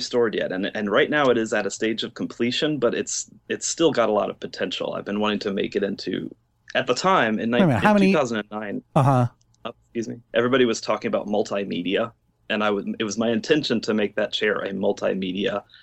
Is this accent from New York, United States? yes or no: no; Virginia, United States; We're both from Virginia. We met there and dated there.